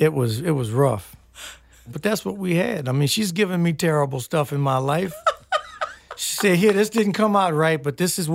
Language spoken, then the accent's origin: English; New Orleans, Louisiana, United States; From about 6 years old, yeah. I was born on Coliseum and Valence.